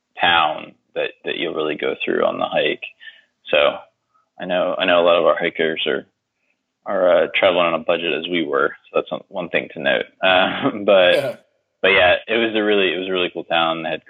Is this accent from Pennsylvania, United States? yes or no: yes; Pennsylvania, United States; now in New Orleans, United States; Certainly not down here in New Orleans. Also, I grew up outside of Philadelphia, so might have been on some different things over there.